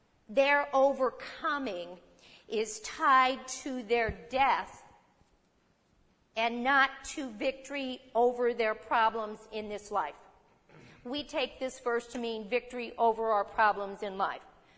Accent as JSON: {"language": "English", "country": "United States", "tie": "born there", "said": "I thank God I was born in America."}